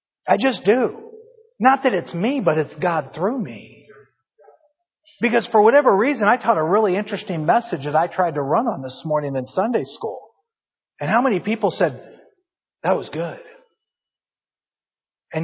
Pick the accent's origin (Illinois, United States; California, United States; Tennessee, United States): California, United States; Now I know I'm from California and you all are thinking, okay, we got problems.